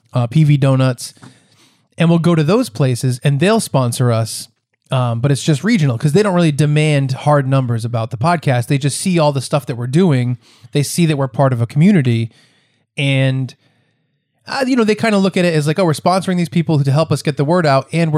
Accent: Ohio, United States; I'm from Ohio, but strangely enough, my accent sounds exactly like Chuck's Harry Potter voice.

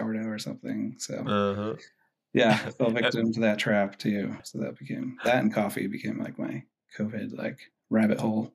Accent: New Haven, Connecticut, United States; Yeah, so I hail from Connecticut, which is not notable for maybe many things, but one thing it is notable for, I think, is pizza. I'm from New Haven, or suburbs of New Haven.

